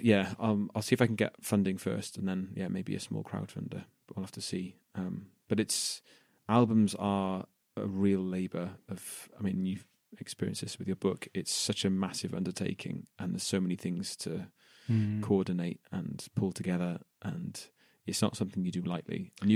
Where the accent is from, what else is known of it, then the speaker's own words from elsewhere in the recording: Wales, United Kingdom; coming from a place where, you know, well, you go back 100 years when it was being Welsh was being beaten out of people